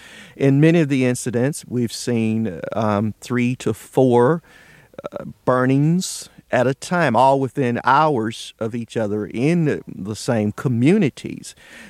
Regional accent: Roxboro, North Carolina, United States; Roxboro, North Carolina, a little city outside of Durham.

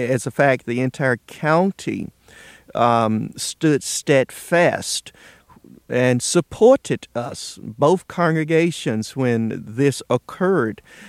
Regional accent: Roxboro, North Carolina, United States; born or raised there

